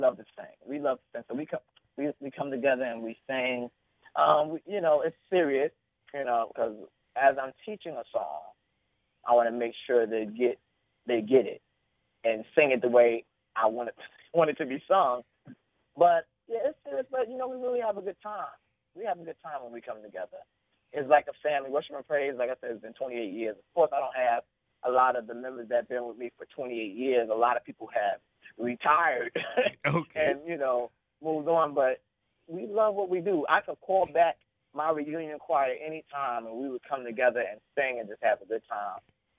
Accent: Brooklyn, New York, United States; I'm from Brooklyn. I'm a church boy.

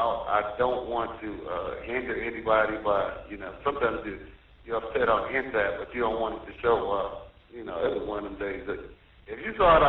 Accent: Indianapolis, Indiana, United States; moved away as an adult; now in Houston, United States; And actually, I'm from Indianapolis, and I've been there all my life. So, you know, I moved down here just because I feel like God, you know, it was time for a change

